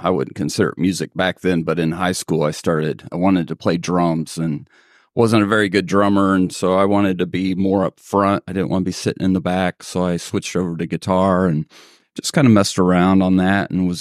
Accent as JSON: {"language": "English", "region": "Indiana", "country": "United States", "tie": "born or raised there", "also_born_or_lived": "Kentucky / Kansas / Texas / Tennessee", "said": "I grew up in Indiana, went to school in Kentucky, in Kansas, lived in Texas, lived in Tennessee, lived in Philadelphia"}